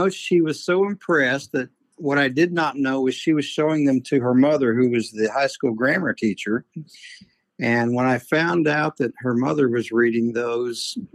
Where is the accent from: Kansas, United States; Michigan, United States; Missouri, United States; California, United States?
Kansas, United States; Chanute; Well, I grew up down here in Southeast Kansas, near Chanute, and went to Chanute schools.